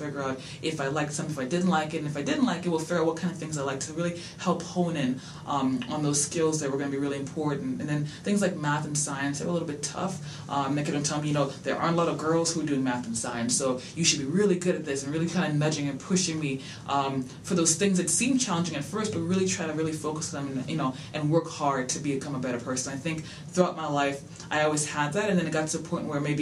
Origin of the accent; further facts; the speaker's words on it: Washington, District of Columbia, United States; and I come from Washington, D.C.